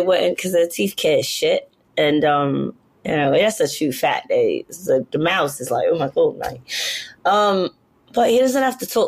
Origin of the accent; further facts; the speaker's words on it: Brooklyn, New York, United States; and people did not believe I was from Brooklyn. And I was like, how drunk are you? Are you really that drunk that you don't believe I'm from Brooklyn?